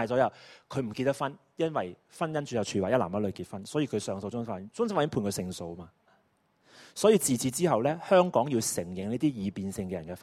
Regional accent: China; 我哋中国人都好怕嘅，特别弟兄仲更加难。

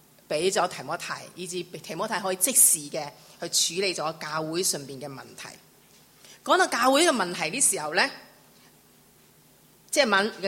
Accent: Malaysia; 我是马来西亚人，是你是香港人

